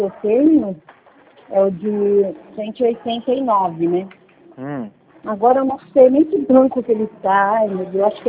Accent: Itanhaém, São Paulo, Brazil; Então, eu sou daqui de Itanhaém

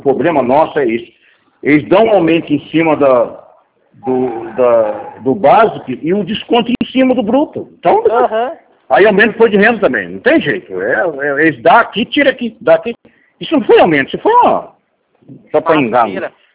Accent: Curitiba, Paraná, Brazil; eu não sou daqui de Campo Grande, eu sou de Curitiba.

